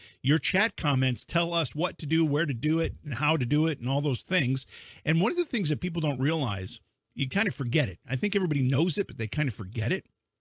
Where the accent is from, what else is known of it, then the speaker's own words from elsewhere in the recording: New York, United States; I come from New York.